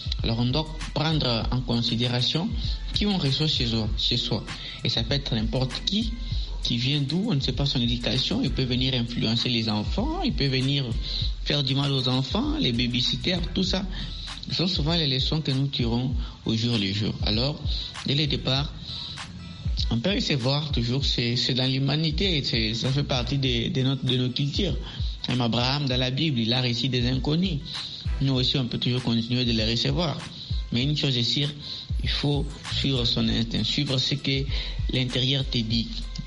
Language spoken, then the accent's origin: French; Kasaï, DR Congo; c'est une culture chez nous ici en RDC, plus précisément chez nous au Kassai, dans l'espace Grand Kassai